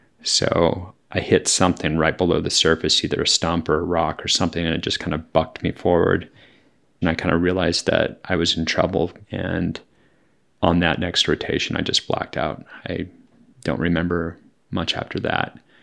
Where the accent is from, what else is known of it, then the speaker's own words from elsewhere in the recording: Utah, United States; So when I was younger, growing up in the Salt Lake Valley, I used to tell people